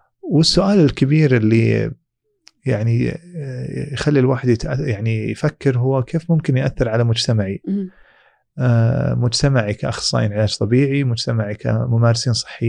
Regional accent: Saudi Arabia; نضيف صبغتنا احنا كمجتمع سعودي، لنا خصوصيتنا الخاصة

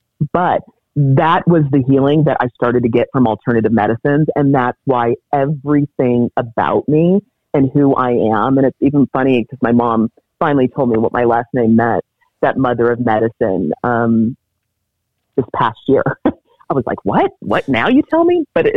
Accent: Cameroon; now in United States; I'm an immigrant from Cameroon.

